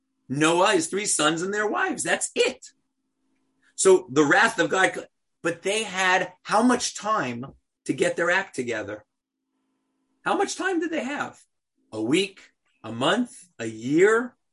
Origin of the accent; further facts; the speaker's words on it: New York, United States; Yes, I'm from New York, Sandy, right?